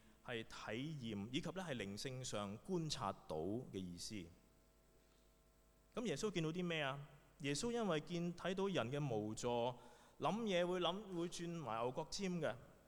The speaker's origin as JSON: {"language": "Chinese", "country": "China", "said": "跟我們中國人一些我們的思想、一些成語其實都相近的"}